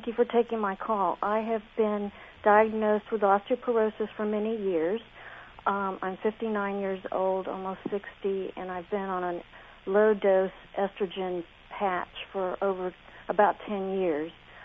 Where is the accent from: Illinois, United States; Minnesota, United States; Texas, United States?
Texas, United States; also born or lived in Mexico; In Texas and Mexico, primarily.